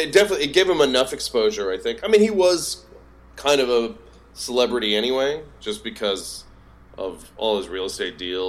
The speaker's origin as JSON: {"language": "English", "region": "Southeast", "country": "United States", "said": "I'm you know, I'm from the Southeast"}